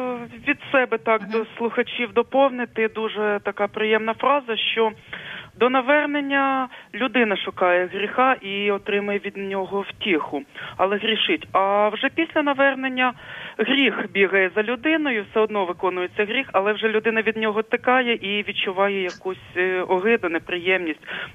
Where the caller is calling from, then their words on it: Kyiv, Ukraine; Київ, парафія Святого Олександра.